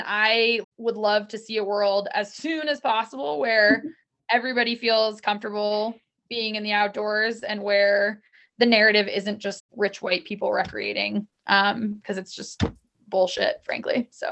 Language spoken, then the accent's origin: English; Maine, United States; growing up in Maine, like we never talked about it at my house.